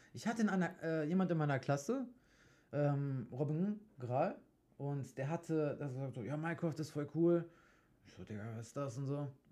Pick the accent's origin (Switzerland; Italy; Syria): Italy; Boah, ich bin ja Italiener